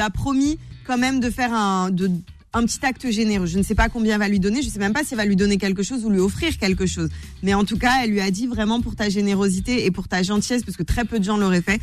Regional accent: France; Moi, par exemple, je suis française

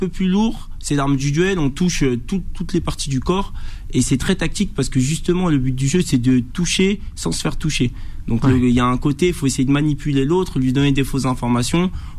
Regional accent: Saint-Denis, Île-de-France, France; now in Orléans, France; Pure souche, j'ai fait toute ma vie à Saint-Denis. Et ça fait 2 ans et demi que j'ai quitté Saint-Denis pour le Loiret, donc j'habite à Orléans maintenant.

